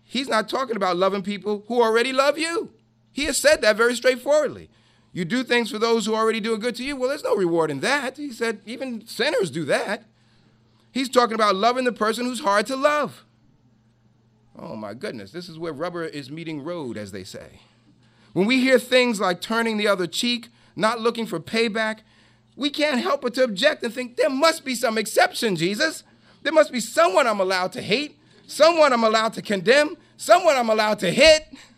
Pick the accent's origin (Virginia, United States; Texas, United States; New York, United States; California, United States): New York, United States; This is a hard word for a New Yorker. I'm from New York. We seem to grow up with an attitude.